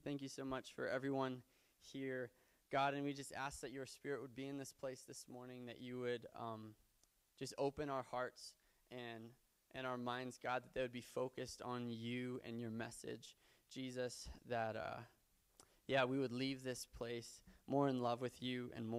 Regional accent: Big Timber, Montana, United States; I grew up in Big Timber.

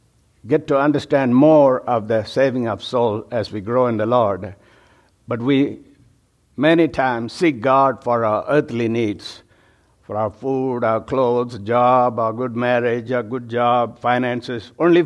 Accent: India; I come from India, and they have 333 million gods and goddesses.

